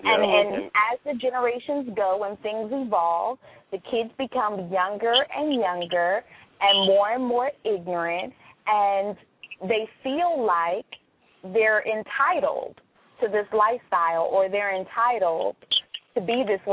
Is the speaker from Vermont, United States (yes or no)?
no; Inglewood, California, United States; I grew up in Inglewood.